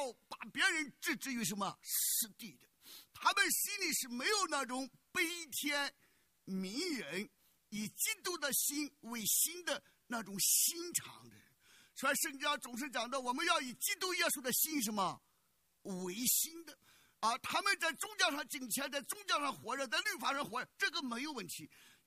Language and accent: Chinese; United States; 如果我们美国人 美国的公民，美国的基督徒在上帝面前披麻蒙灰认罪